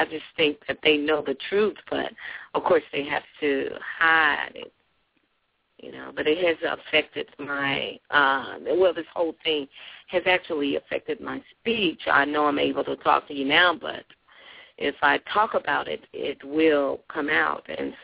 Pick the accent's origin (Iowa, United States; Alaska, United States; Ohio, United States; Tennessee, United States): Tennessee, United States; Tennessee.